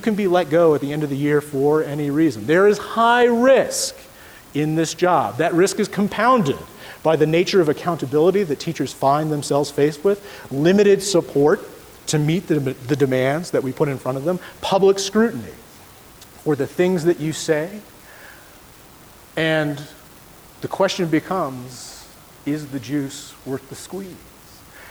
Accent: Florida, United States; In my home state of Florida, where I grew up, teachers actually no longer have tenure.

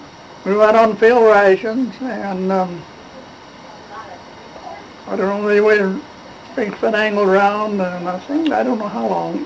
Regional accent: Bighorn, Montana, United States; I was born in Bighorn County, and my address is Iron Springs Road, Box 165, Bighorn, Montana. And I'm living in the house that I was born in.

